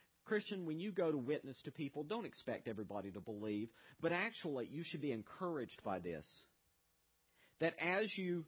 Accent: Fayetteville, North Carolina, United States; I remember years ago in Fayetteville, North Carolina, my hometown. Fayetteville, North Carolina, one of our claim to fame, and it just shows you how pathetic Fayetteville is.

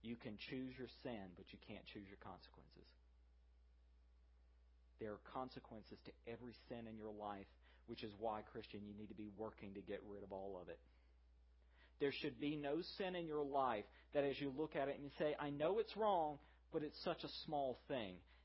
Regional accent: the South, United States; I was alarmed a few years ago because I grew up and as a Southerner, I was taught that you do not take the Lord's name in vain.

